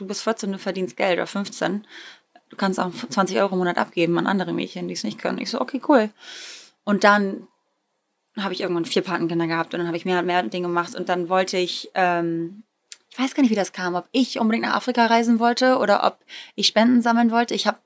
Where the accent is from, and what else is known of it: Greece; born or raised there